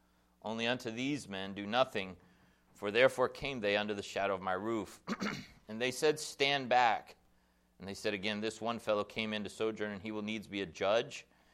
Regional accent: Texas, United States; I'm from Texas.

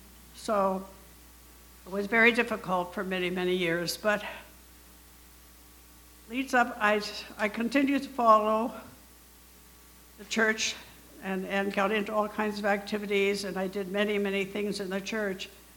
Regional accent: Washington, United States; also born or lived in Oregon; now in Boston, United States; I grew up in Washington State and later in Oregon.

